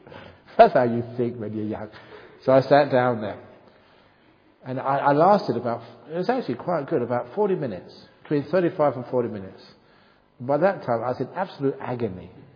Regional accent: England, United Kingdom; I mean, when the Buddha was an Indian, I'm English.

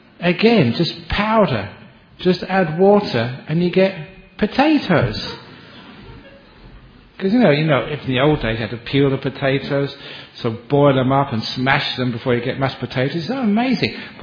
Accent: London, United Kingdom; Remember when I grew up in London, there was only two channels, BBC and ITV.

